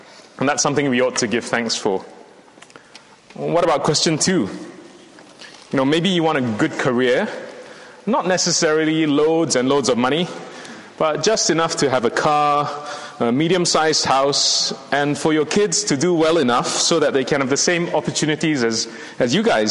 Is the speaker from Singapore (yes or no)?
yes; Singapore; moved away as an adult; now in United Kingdom; My IGG credentials are that I was raised in Singapore. But I came to the UK 12 years ago to study law at university.